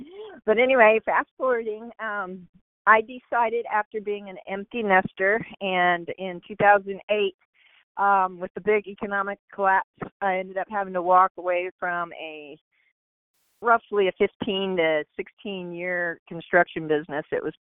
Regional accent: Arizona, United States; now in Mesa, United States; My dad moved us to Texas because he was a police officer. And when we moved back to Arizona, we moved from the Scottsdale area to Austin, Texas, and then we shot up to Prescott.

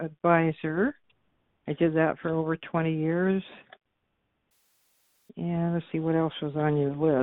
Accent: California, United States; I'm from California, South Orange County, halfway in between Disneyland and Mission San Juan Capistrano.

